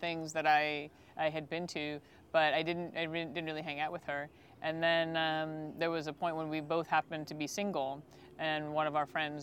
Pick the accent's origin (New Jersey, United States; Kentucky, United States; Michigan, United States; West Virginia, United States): Michigan, United States; born there; now in Bronx, United States; I wasn't born in New York City. I was born in Northern Michigan, but I've lived in the Bronx for since 2016.